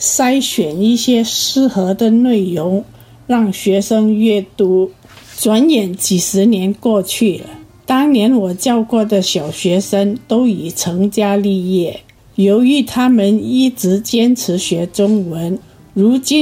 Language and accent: Chinese; Namtu, Shan State, Myanmar; 我出生在缅甸北部的一个小镇，名叫南渡。南渡虽然地处交通不便的群山之中